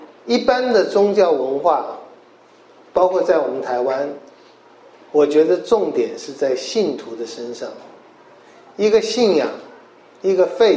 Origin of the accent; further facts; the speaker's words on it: China; 我们中国人喜欢加心哈